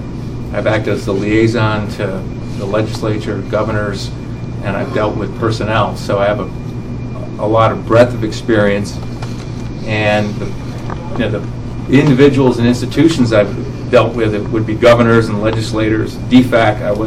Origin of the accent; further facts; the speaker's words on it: Buffalo, New York, United States; now in Newcastle County, United States; I'm originally from upstate New York. You can see the university that I attended. I grew up near Buffalo, New York, which means I know about snow, and I am cursed to be a Bills fan for all of eternity.